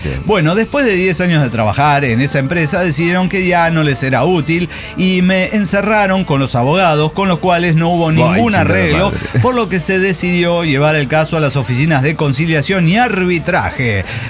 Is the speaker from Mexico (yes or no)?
yes; Torreón, Coahuila, Mexico; de Torreón, México.